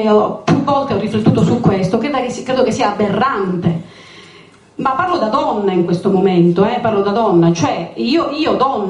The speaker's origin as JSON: {"language": "Italian", "town": "Cosenza", "region": "Calabria", "country": "Italy", "tie": "born or raised there", "also_born_or_lived": "-", "said": "io sono cosentina, sono nata qua, sono stata fuori per tanti anni"}